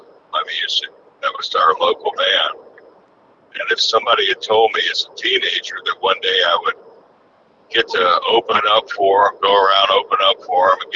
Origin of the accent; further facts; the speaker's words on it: Georgia, United States; also born or lived in Florida; You know, I'm from Georgia and Florida, I was there throughout the whole